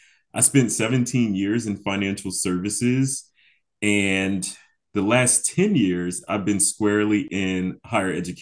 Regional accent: Milford, Delaware, United States; also born or lived in Philadelphia; now in Madison, United States; So I'm an East Coast boy, born and raised. I'm from Milford, which is a very small town in the state of small Delaware. I currently live in Madison, Indiana.

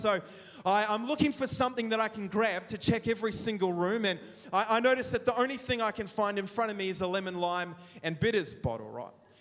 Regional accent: South Africa; I'm from South Africa, right? So I am like security conscious to a whole nother level

